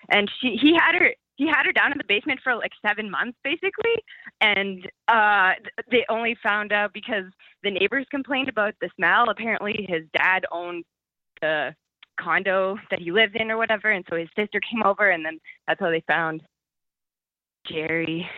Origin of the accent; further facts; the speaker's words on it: Canada; Oh, Canada.